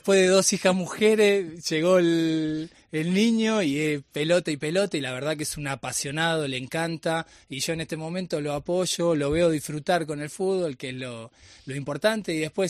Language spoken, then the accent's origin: Spanish; Argentina; now in Salamanca, Spain; soy argentino y vengo de Argentina.